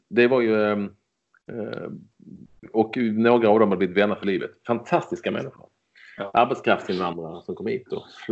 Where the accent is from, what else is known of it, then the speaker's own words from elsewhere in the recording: Malmö, Skåne, Sweden; när jag växte upp i Malmö så var det ju alla i min trappa på Gånglötsvägen 25 i stort sett var ju juggar eller jugoslaver